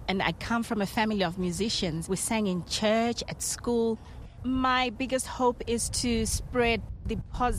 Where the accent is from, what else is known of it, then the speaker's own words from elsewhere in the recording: Bulawayo, Zimbabwe; I'm from Bulawayo. Bulawayo is a Ndebele place, second largest city in Zimbabwe.